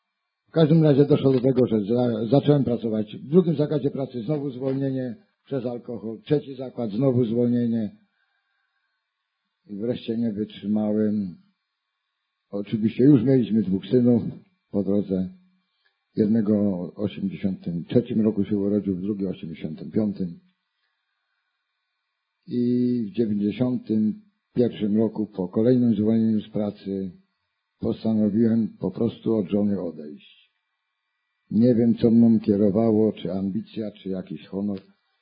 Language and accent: Polish; West Pomeranian Voivodeship, Poland; also born or lived in Tychy; Mieszkałem, przepraszam, w Tychach. A w ogóle rodem jestem z województwa szczecińskiego, niedaleko Celyni.